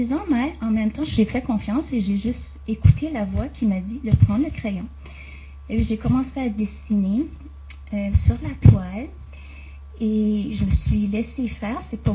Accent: New Brunswick, Canada; je suis du Nouveau-Brunswick, au Canada.

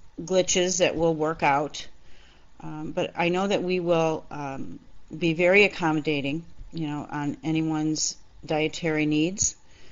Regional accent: Cleveland, Ohio, United States; I was a in-house caterer at a synagogue in Cleveland, my hometown

